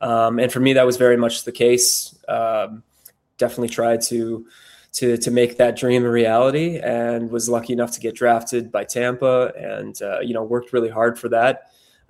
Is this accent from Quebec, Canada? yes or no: no; Ontario, Canada; growing up in Canada and Ontario